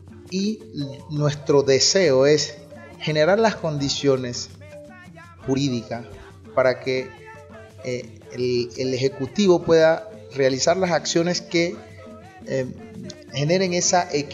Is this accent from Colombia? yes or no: yes; Tumaco, Nariño, Colombia; me concentro pues principalmente en el Pacífico, de donde yo soy, y particularmente pues en mi Tumaco